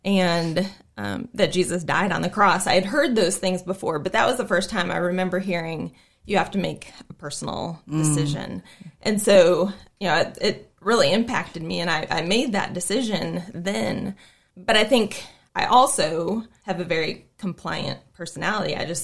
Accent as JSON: {"language": "English", "town": "Detroit", "region": "Michigan", "country": "United States", "said": "Well, I'm originally from the Detroit area. I'm an only child and have two wonderful parents who are still there in the Detroit area."}